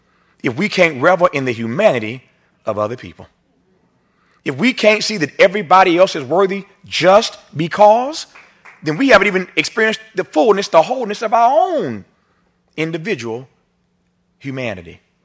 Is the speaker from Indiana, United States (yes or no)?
yes; Indiana, United States; We sang a song in my little church growing up in Indiana.